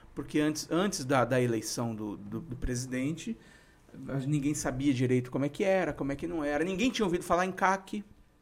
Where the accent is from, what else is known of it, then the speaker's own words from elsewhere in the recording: Brazil; eu estou falando eu como brasileiro